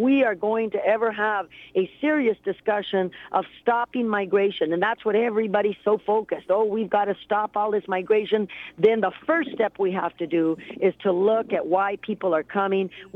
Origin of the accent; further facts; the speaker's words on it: Tucson, Arizona, United States; We are coming from Tucson, Arizona, to show that we are the ones who are going to forge forward a new vision for human and civil rights.